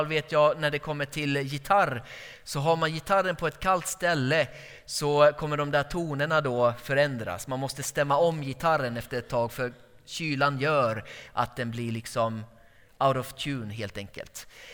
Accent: Borås, Västra Götaland County, Sweden; Jag är från Borås från början.

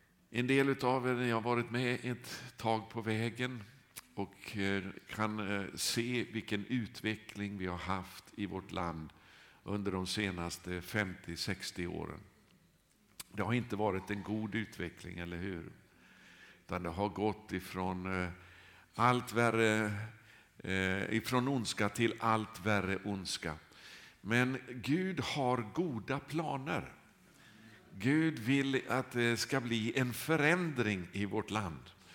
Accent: Sweden; born there; Jag är ju svensk från början, jag är född här i det här landet.

